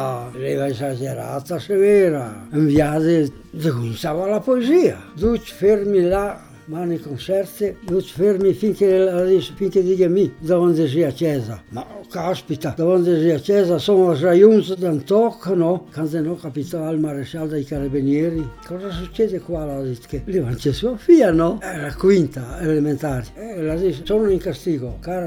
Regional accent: Sardinia, Italy; moved away as an adult; Mi sono nasus 22 di mei, sono sardo

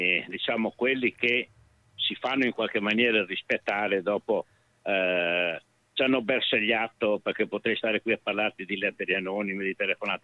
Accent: Sardinia, Italy; Non siamo italiani e non lo saremo mai, perché siamo sardi.

